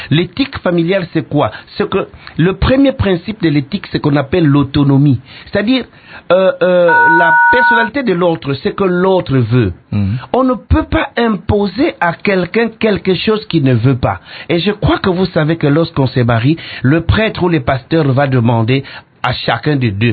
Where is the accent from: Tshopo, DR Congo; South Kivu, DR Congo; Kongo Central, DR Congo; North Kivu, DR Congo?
Kongo Central, DR Congo; born there; first language Kiyombe; French is a second language; Moi, je suis né au bas-fleuve, au Mayombe. Je ne parle que Kiyombe. Aujourd'hui, je parle très bien Lingala, je parle très bien Kikongo à l'État grâce à mon épouse.